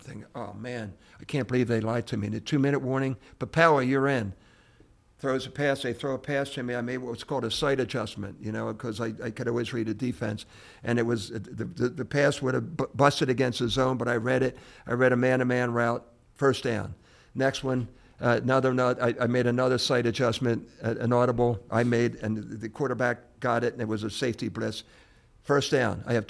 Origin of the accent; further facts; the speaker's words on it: Glenolden, Pennsylvania, United States; it's from where I grew up in Glen Olden, Edinburgh High School.